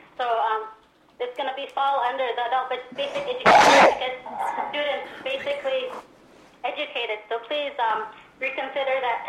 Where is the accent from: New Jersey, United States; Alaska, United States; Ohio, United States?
Alaska, United States; Kotzebue; I was born and raised here in Kotzebue.